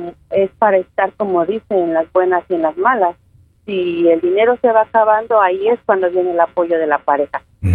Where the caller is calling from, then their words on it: Wilmington, United States; De Wilmington.